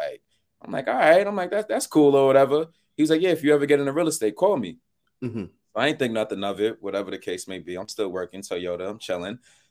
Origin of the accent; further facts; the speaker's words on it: West Hempstead, New York, United States; I grew up in Long Island, West Hempstead, Lakeview to be exact.